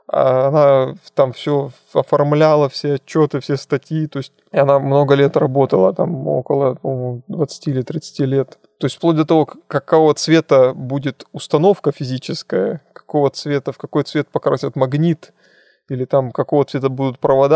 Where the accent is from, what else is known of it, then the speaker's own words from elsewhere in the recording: Krasnodar, Krasnodar Krai, Russia; вот я простой парень из Краснодара